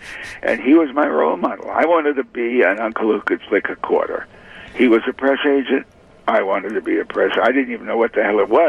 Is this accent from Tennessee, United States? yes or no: no; Hartford, Connecticut, United States; born or raised there; also born or lived in New Haven